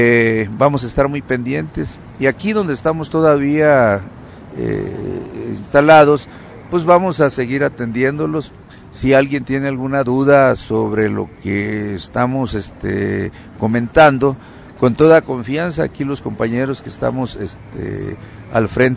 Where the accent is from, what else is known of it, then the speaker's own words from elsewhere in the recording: Sonora, Mexico; Yo soy del estado de Sonora, soy ejidatario de el Miguel Hidalgo del reparto del 76